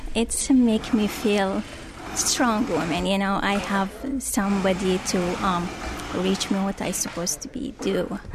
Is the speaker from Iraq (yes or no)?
yes; Iraq; now in Portland, United States; I'm from Portland, Maine, originally from Iraq.